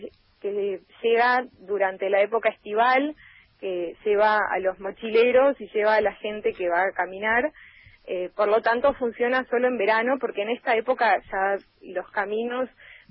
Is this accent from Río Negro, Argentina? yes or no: yes; Bariloche, Río Negro, Argentina; Nosotros somos de Bariloche, mi familia es de Bariloche. Yo nací en Bariloche hace 29 años